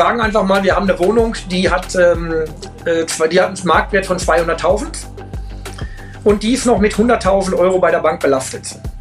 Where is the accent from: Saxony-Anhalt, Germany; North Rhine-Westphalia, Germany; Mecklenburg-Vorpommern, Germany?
North Rhine-Westphalia, Germany; Dülmen; moved away as an adult; Ja, ich bin Dülmner, ich bin in Dülmen geboren und habe da auch 35 Jahre meines Lebens glücklich gelebt.